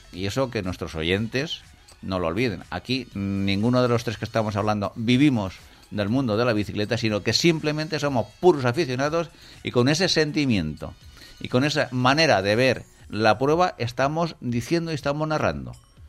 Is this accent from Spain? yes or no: yes; Spain; a mí me ha dejado muy mal sabor de boca como español